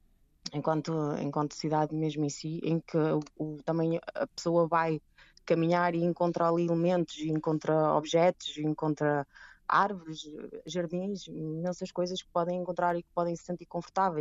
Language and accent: Portuguese; Penafiel, Norte, Portugal; born there; estudei em Lisboa, como falou, eu nasci no norte de Portugal, em Penafiel.